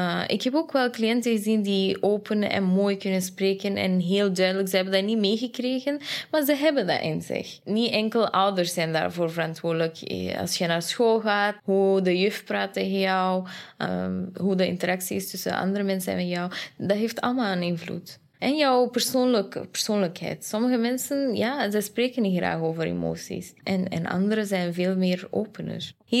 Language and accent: Dutch; Afghanistan; Ik kom uit Afghanistan en er werd niet over emoties en gedachten en wat voel je en wat denk je.